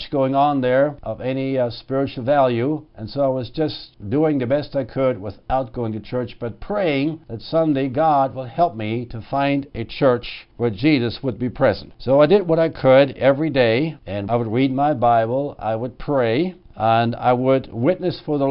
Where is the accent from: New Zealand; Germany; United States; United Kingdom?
Germany; I was born and raised in Nazi Germany. I'm part Jewish. I was classified by the Nazis as a second-degree mongrel.